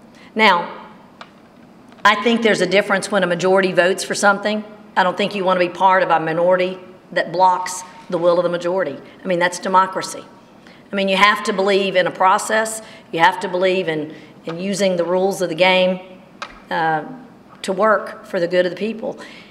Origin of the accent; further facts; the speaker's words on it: Mississippi Delta, United States; I grew up in the Delta where if you were Republican, you weren't ever going to win, it didn't seem.